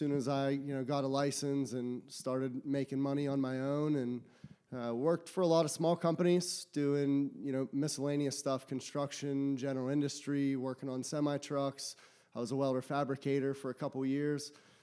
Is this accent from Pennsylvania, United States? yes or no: yes; Pennsylvania, United States; I'm from Western Pennsylvania, grew up in a very blue-collar family.